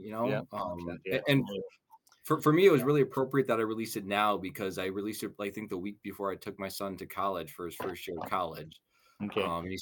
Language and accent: English; Detroit, Michigan, United States; And as you know, I grew up in the Detroit area.